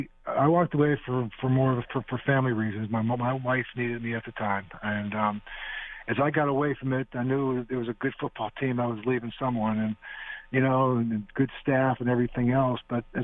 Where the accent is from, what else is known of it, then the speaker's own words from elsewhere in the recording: Pittsburgh, Pennsylvania, United States; I'm a normal guy. I grew up in Pittsburgh.